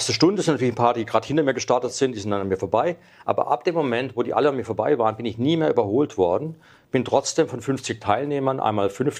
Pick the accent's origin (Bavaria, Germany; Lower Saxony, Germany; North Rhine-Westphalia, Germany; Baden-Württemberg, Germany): Baden-Württemberg, Germany; Freiburg; Ich komme ja aus Freiburg, aber meine Firma war in München.